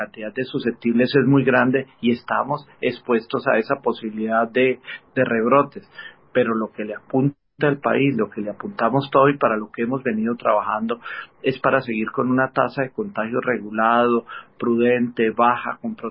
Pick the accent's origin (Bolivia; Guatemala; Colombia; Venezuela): Colombia; de nosotros como personas, de nosotros como colombianos